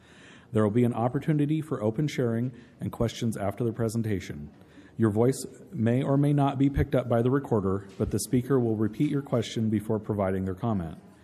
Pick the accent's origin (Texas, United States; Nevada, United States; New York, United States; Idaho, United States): Idaho, United States; Coeur d'Alene; I'm a compulsive overeater. I'm from Coeur d'Alene, Idaho.